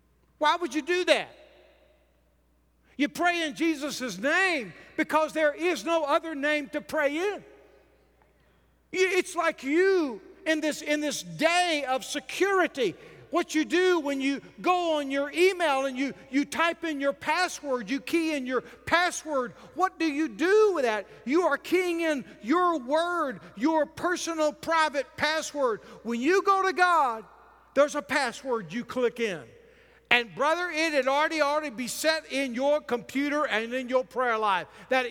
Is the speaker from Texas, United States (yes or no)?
yes; Texas, United States; You know, I think back about that little small church I was raised at in Texas.